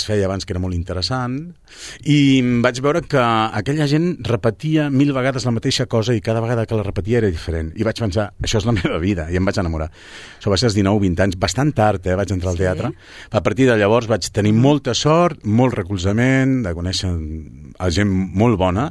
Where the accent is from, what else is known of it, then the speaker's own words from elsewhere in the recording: Sabadell, Catalonia, Spain; Aquí, a Sabadell, sí, soc sabadellenc.